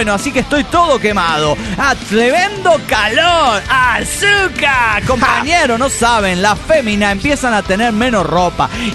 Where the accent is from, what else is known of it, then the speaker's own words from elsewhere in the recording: Cuba; now in Miami, United States; Soy el cubano disidente.